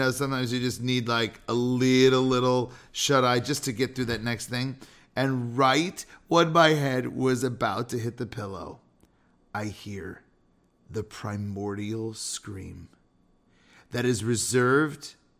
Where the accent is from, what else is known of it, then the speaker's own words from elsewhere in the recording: California, United States; now in Chicago, United States; Now, I grew up in California. There were no sump pumps.